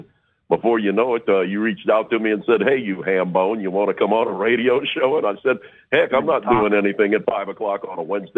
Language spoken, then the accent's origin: English; Lafayette, Louisiana, United States; accent: Cajun; And I'm originally from Louisiana, Lafayette, Louisiana, where the flooding just took place.